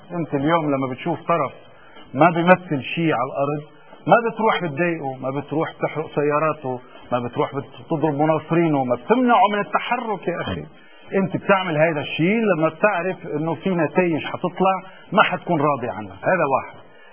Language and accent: Arabic; Lebanon; هذا الشيء عم بيكلفنا كلبنانيين بشكل عام وكشيعة بلبنان عم بيكلفنا كثير غالي